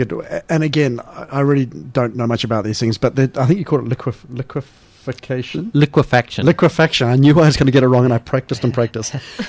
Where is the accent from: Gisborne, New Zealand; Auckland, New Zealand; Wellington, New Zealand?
Wellington, New Zealand; I grew up in Wellington, and you know, we always had contingency plans.